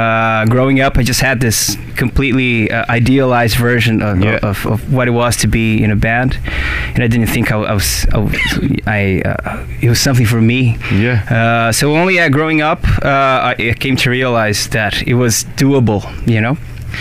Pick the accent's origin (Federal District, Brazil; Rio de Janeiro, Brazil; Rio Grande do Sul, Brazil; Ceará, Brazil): Rio Grande do Sul, Brazil; moved away as an adult; also born or lived in São Paulo; In my hometown, I'm from the southernmost state in Brazil originally. Okay. And then I moved to São Paulo when I was 20.